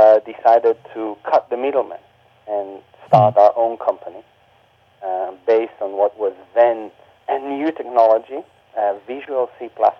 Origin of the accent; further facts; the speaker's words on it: Israel; Well, living in Israel, or growing up in Israel in that period, a few things happened.